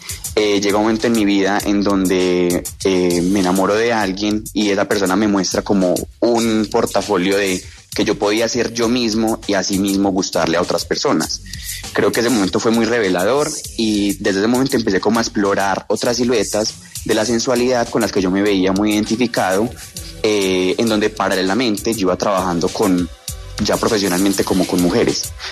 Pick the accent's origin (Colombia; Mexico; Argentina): Colombia; me he dado cuenta que igual es algo que hace parte de nuestro ADN como colombianos y como latinos.